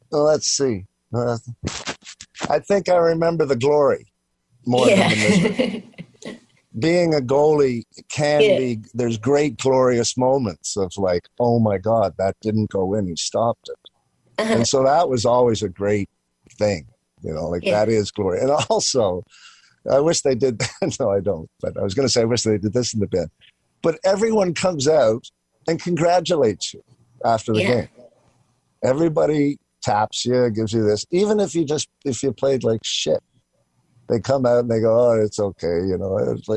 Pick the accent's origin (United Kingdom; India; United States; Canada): Canada; Montreal, Quebec; Where I grew up in Montreal was a place called Tenement Royal. And my dad got transferred there in 1964.